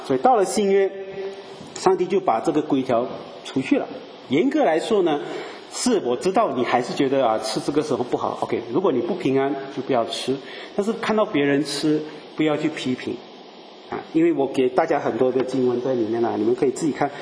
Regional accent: Malaysia; 他看我是乡下佬，我是马来西亚人，没文化啊。

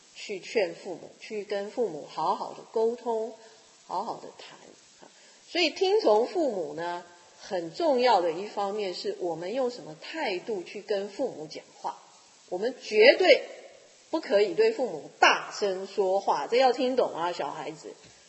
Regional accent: China; 我们中国人啊，是对于孝顺来讲应该是非常非常的重视

